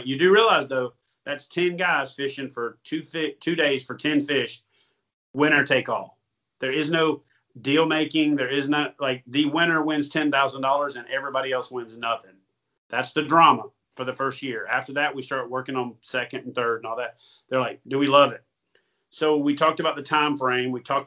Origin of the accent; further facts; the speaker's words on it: Louisiana, United States; also born or lived in Texas; I'm from Louisiana, so I lived there. I was in Texas for 6 years of my Navy career.